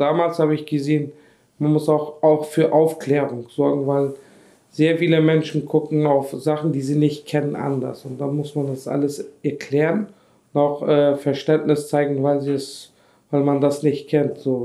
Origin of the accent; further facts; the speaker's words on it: Wilhelmsburg, Hamburg, Germany; Wilhelmsburg ist mein Dorf, wo ich meine Freunde, meinen Umkreis habe und das macht es aus. Das ist dann für mich auch Heimat am Ende.